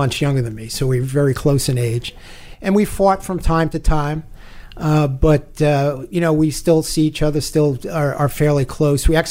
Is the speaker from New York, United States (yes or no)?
yes; New York City, New York, United States; also born or lived in Bronx; Grew up in New York City, Manhattan first as a kid. And when I was about 10, we moved up to the Bronx.